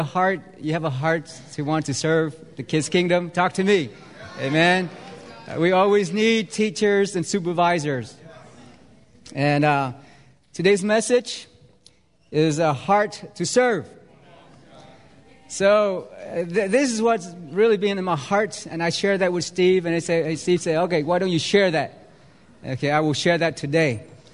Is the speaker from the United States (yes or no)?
no; Vietnam; I'm from Vietnam.